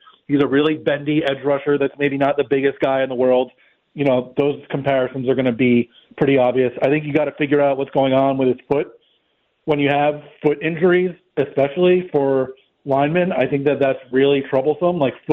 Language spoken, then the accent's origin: English; New York, United States; Yeah, I'm from New York. I grew up with a lot of Giant fans